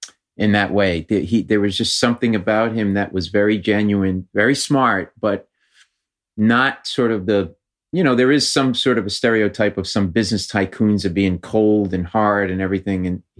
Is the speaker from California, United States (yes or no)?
no; Providence, Rhode Island, United States; You know, I'm a kid from Providence and a big New England fan